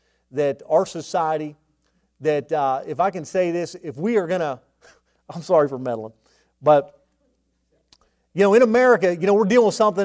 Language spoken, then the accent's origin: English; Brayton Township, Pennsylvania, United States; I'm from Brayton Township. I'm not from B. I'm from Brayton Township, but I went to Beaver.